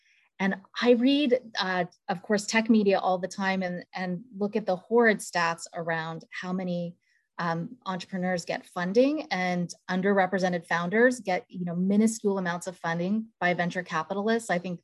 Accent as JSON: {"language": "English", "country": "Canada", "lives_now": "United States", "said": "I'm Canadian. I always like to throw that in, Liam, in case I have any Canadian words that I say and people are wondering where the heck I'm from. But I've lived in the Bay Area for about 15 years"}